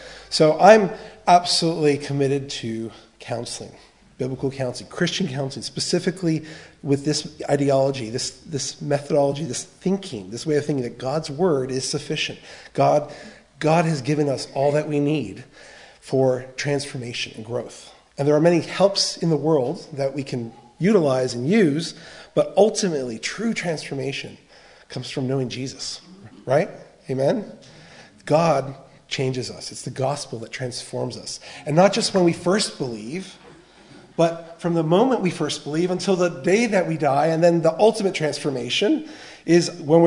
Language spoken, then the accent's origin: English; United States; now in Australia; I'm originally from the States, but I've been here for 15 years.